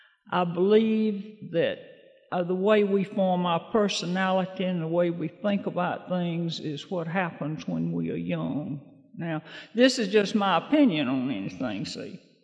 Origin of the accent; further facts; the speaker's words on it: Alabama, United States; And I'm from Alabama. I saw we had a good representation from Alabama here tonight.